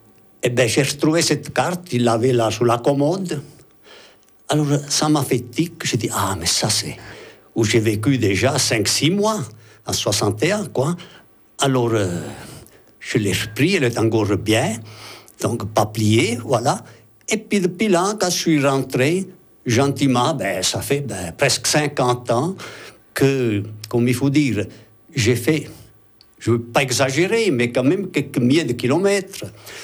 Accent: Italy; now in Switzerland; Déjà parce que moi, je suis italien, mais suisse aussi maintenant, parce que j'ai la double nationalité.

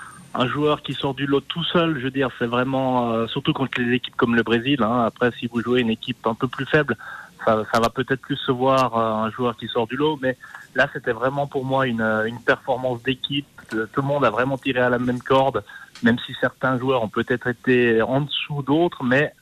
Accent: Boncourt, Jura, Switzerland; born there; je suis né à Boncourt. Je suis né à Boncourt.

